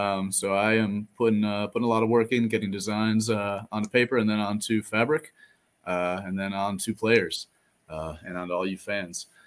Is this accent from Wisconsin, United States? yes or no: yes; Madison, Wisconsin, United States; I am from the Madison, Wisconsin area.